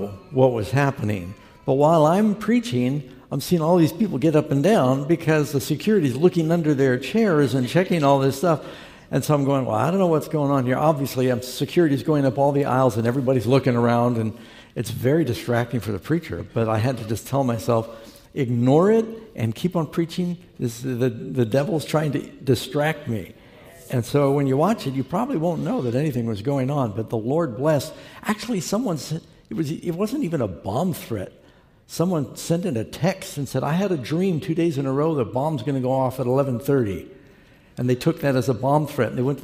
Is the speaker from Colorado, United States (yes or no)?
no; New York City, New York, United States; I had never been to the Statue of Liberty, and I grew up in New York City.